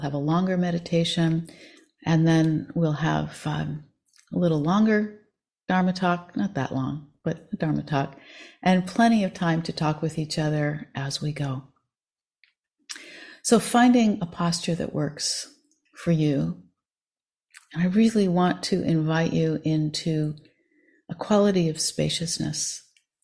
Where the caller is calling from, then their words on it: McKinleyville, California, United States; I am joining you from McKinleyville, California, which is the land of the Wiat, and it is about 300 miles north of San Francisco on the coast in the Redwoods.